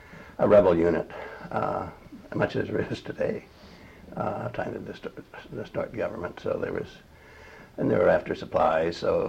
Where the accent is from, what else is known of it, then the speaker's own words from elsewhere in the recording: Milan, Michigan, United States; I was born in Milan, Michigan, and raised there until through high school.